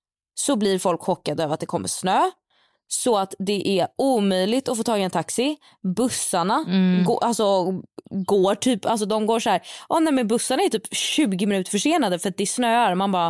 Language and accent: Swedish; Sweden; now in Rome, Italy; Men det är ju för att vi är uppvuxna i Sverige liksom.